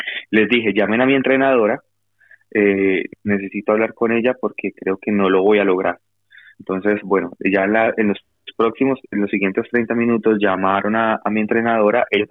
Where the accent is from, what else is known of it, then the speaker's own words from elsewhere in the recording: Colombia; now in United States; Yo tuve que salir de Colombia, yo estoy asilado aquí en Estados Unidos por muchos problemas políticos que tuve en mi país